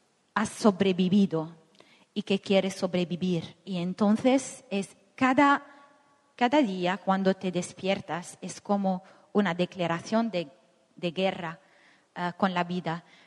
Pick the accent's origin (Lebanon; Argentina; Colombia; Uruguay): Lebanon; Beirut, Beirut Governorate; tengo un rapporto muy conflictual con mi país y con mi ciudad natal, con Beirut.